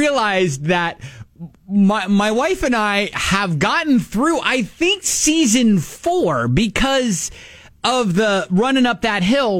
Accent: Ohio, United States; I'm from Ohio, and I didn't even know.

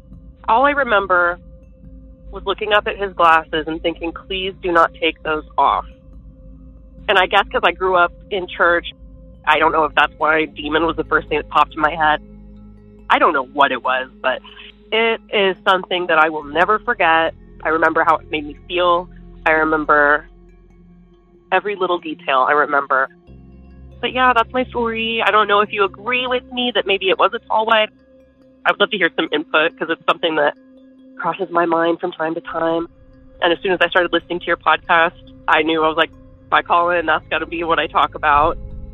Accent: Illinois, United States; I am from Central Illinois.

